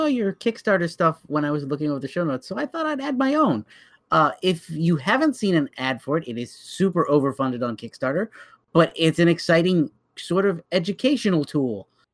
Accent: Massachusetts, United States; because I grew up just outside of Boston.

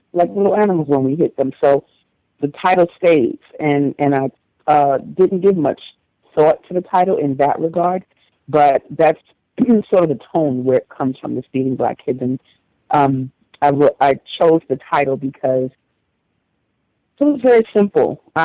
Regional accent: New York, United States; now in Chicago, United States; I'm one of them stolen kids, one of the descendants of the stolen ones. So then they go, oh, you know, so yeah, native to New York, but I am in Chicago

